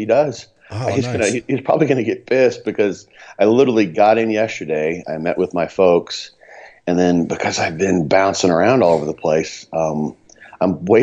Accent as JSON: {"language": "English", "town": "Quincy", "region": "Illinois", "country": "United States", "tie": "born or raised there", "said": "I am sitting in the kitchen of my aunt in my hometown of Quincy, Illinois."}